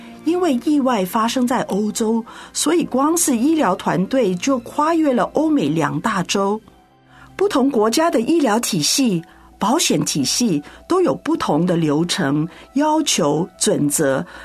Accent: Hong Kong; 想到小时候在香港的保姆姨姐的枕头

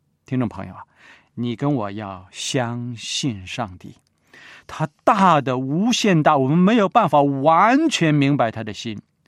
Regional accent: China; 包括日本人、美国人、墨西哥人，还有我们中国人，对不对？

